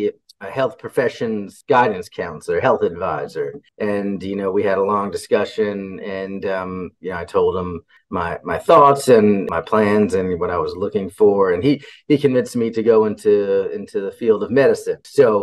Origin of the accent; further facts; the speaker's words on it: New Jersey, United States; now in Ohio, United States; even though I live in Southern Ohio now, I've been here for about 11 years. I grew up in New Jersey, near the Jersey Shore.